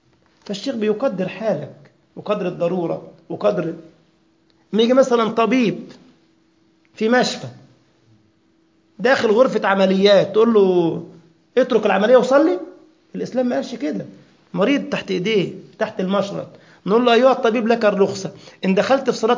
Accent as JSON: {"language": "Arabic", "country": "Egypt", "moved": "as an adult", "lives_now": "Germany", "said": "انا كنت قبل ان اتي المانيا اعمل بحقل التدريس مواد الشرعية واللغة العربية في مدارس خاصة عندنا في مصر"}